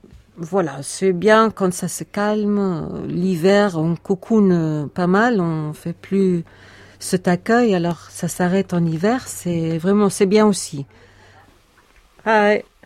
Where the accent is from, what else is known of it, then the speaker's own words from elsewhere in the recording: Belgium; moved away as an adult; now in France; je suis belge, je suis là depuis 15 ans, en Guiraudet.